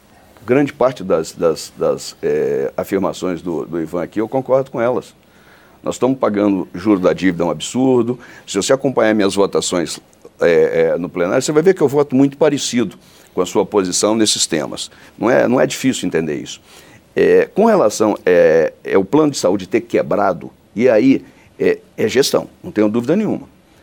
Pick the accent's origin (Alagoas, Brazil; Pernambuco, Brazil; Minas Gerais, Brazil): Minas Gerais, Brazil; Manhumirim; lá em Alto Caparaó, lá em Manhumirim, na minha cidade